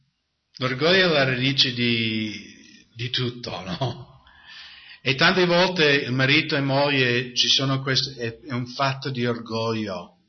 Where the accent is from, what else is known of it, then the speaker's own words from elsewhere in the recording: United States; Italian is a second language; io ero bambino negli anni 60 in America